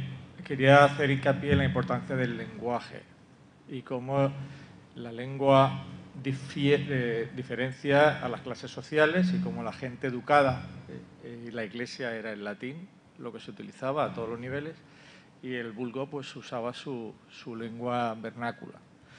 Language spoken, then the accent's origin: Spanish; Spain; Yo soy español, soy católico.